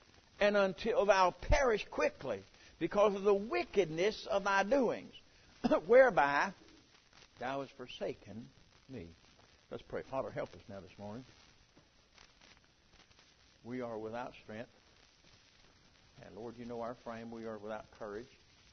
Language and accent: English; South Carolina, United States; Now, I was born and raised down here in North South Carolina. We're country folk.